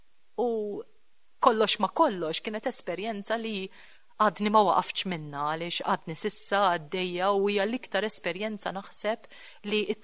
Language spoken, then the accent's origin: Maltese; Rabat, Western Region, Malta; aħna familja mir-Rabat